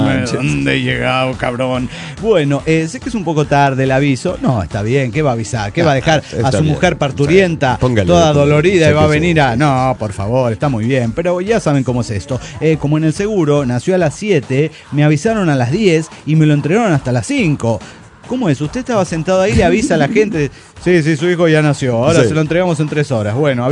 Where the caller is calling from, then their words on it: Tijuana, Baja California, Mexico; de Tijuana, Baja California, México.